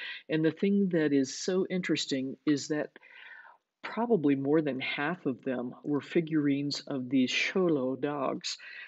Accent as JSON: {"language": "English", "region": "the South", "country": "United States", "accent": "southern", "said": "they forgive me for my southern accent on the Spanish here."}